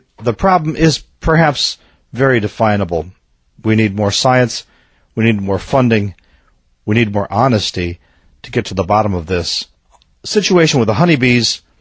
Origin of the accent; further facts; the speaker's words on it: Minnesota, United States; But I'm a Minnesotan, so it has a particular significance to me.